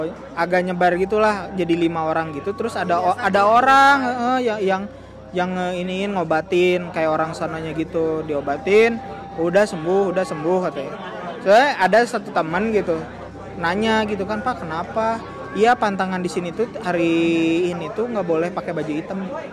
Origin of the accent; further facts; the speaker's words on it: Tanjungsari, West Java, Indonesia; di kampung saya itu dulu Tanjung Sari ya